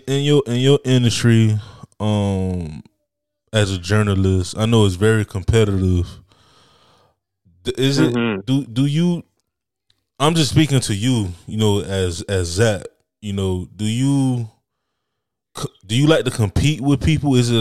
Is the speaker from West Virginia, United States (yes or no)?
no; Miami, Florida, United States; I'm from Miami, so I root for the Heat, the Dolphins, everything Miami.